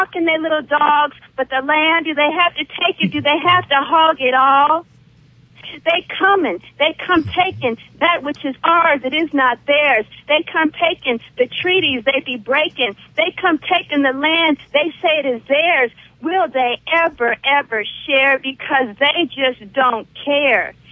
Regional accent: United States; because I am an American, and USA is controlled by the Klan

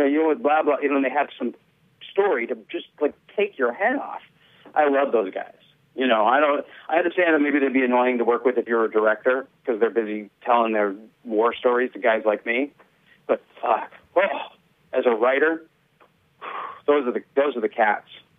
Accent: Olympia, Washington, United States; also born or lived in Boston; I grew up in Olympia, Washington, a little bit in Boston, and I moved out there.

